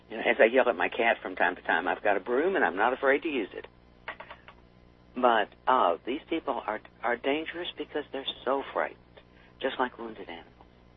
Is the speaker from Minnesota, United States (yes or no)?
no; Texas, United States; I grew up in Texas in a time where there was miles and miles of miles and miles, and absolutely no public transportation outside of the cities.